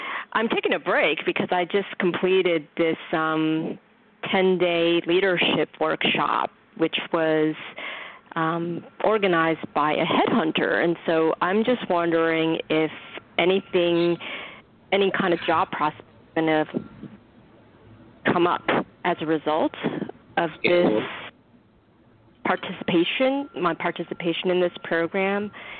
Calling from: New York City, New York, United States; Yep, that's right. I'm calling from the Big Apple.

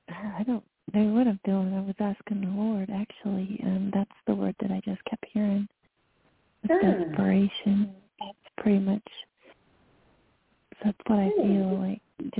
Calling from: North Carolina, United States; from North Carolina.

